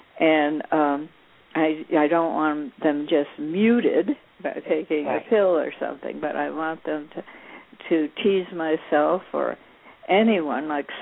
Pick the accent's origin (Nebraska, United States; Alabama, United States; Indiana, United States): Alabama, United States; And I don't want anybody to know I'm from Alabama.